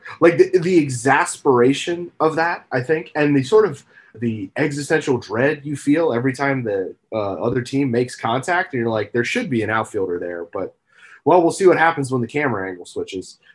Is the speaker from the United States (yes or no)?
yes; Philadelphia, Pennsylvania, United States; I grew up in Philadelphia